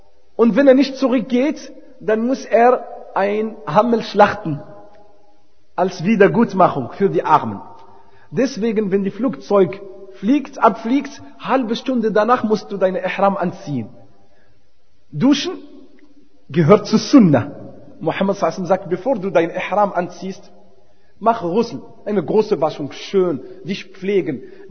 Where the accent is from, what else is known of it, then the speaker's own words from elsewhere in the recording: Berlin, Germany; Wir kommen nicht aus Medina, wir kommen aus Berlin.